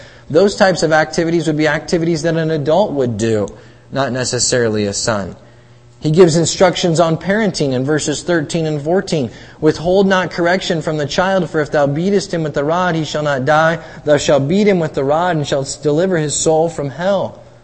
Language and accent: English; Iowa, United States; Now, growing up in Iowa, central Iowa, Des Moines is much smaller town than even Minneapolis is with its interchanges, and we were an hour from Des Moines